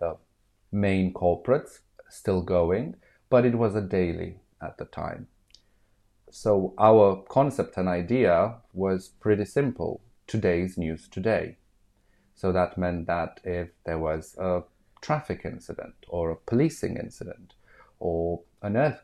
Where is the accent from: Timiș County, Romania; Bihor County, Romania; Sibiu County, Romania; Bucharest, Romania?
Bucharest, Romania; English is a second language; moved away as an adult; now in United Kingdom; I'm originally from Romania, born in Bucharest, the capital city there